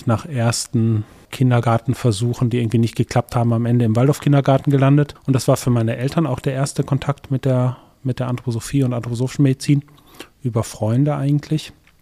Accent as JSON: {"language": "German", "region": "North Rhine-Westphalia", "country": "Germany", "tie": "born there", "said": "Ich bin im Ruhrgebiet geboren"}